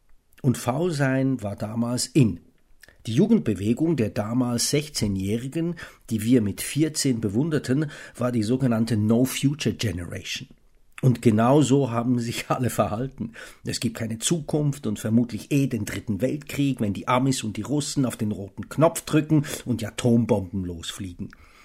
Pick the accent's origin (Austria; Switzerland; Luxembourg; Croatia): Switzerland; accent: Swiss; habe angefangen, meinen Schweizer Akzent im Hochdeutschen wegzutrainieren.